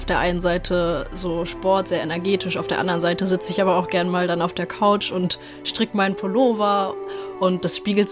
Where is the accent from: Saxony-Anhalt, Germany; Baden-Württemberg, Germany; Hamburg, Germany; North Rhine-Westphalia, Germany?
Saxony-Anhalt, Germany; Stendal; now in Lüneburg, Germany; Ich komme eigentlich aus Stendal, das ist in Sachsen-Anhalt bei Magdeburg. Und jetzt wohne ich in Lüneburg und studiere hier Rechtswissenschaften.